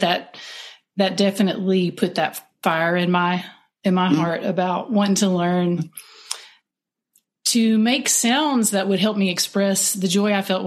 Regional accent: Kentucky, United States; But I have to just back up for a minute and tell you that where I grew up in Letcher County, I was exposed to some steps at the square dance.

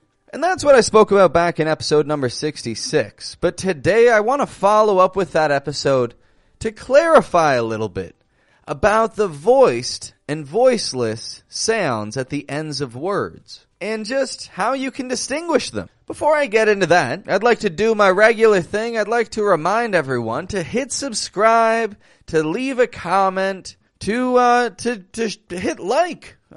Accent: Toronto, Ontario, Canada; I'm from Toronto, Canada.

